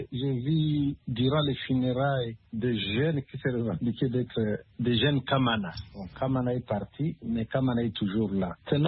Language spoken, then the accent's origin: French; DR Congo